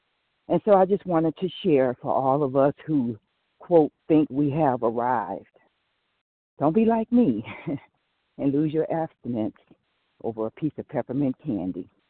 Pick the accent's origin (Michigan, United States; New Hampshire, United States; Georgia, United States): Michigan, United States; I am from Michigan.